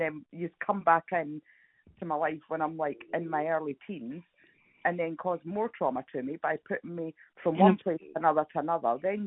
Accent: Scotland, United Kingdom; born there; on my birth certificate, I was born in Scotland, it says. I was born at the Vale of Leven Hospital.

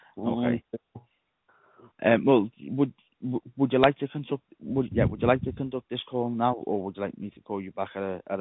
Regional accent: England, United Kingdom; So I'm from England

